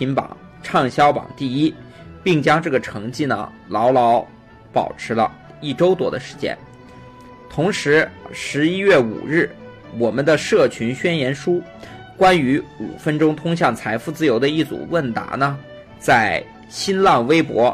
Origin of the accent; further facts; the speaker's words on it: Huizhou, Guangdong, China; 这时候我回到了我的家乡啊，广东惠州啊，现在我就在广东惠州给大家拜个年。